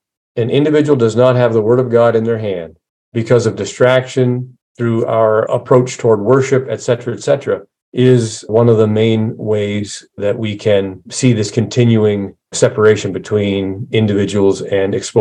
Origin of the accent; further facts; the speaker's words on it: Swanton, Vermont, United States; I grew up in the Blessed Nativity Church in the little town of Swanton, Vermont, just a beautiful, gorgeous church that was so impressive when you walked in with the art